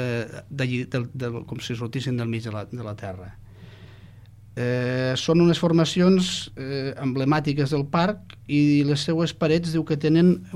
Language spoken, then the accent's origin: Catalan; Catalonia, Spain; I anirem a comarca on jo, d'on jo soc fill, que és la Terra Alta.